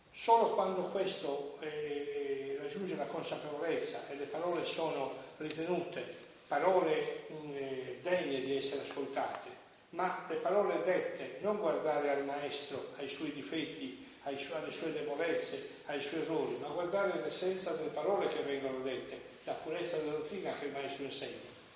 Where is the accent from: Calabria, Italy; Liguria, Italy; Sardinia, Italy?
Sardinia, Italy; io vengo dal nord della Sardegna, da una famiglia che viene dal nord dell'Italia, no?